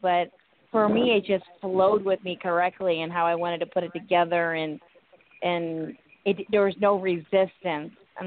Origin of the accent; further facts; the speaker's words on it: India; One, I'm from India.